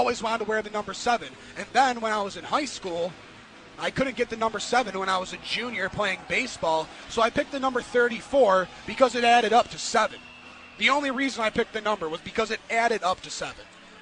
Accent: North Collins, New York, United States; I grew up in North Collins, Joe. We didn't get brand new jerseys every year.

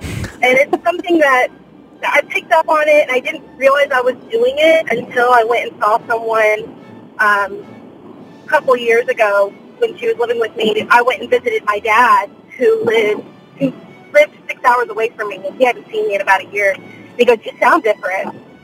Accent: Texas, United States; moved away as an adult; now in Southern Illinois, United States; So, I'm from Texas. I've lived in Texas for over 20 years. I was born and raised there. And we moved to Southern Illinois, about 2 years ago.

